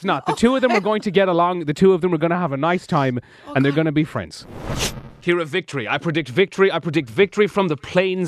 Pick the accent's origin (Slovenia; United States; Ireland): Ireland; I'm Irish.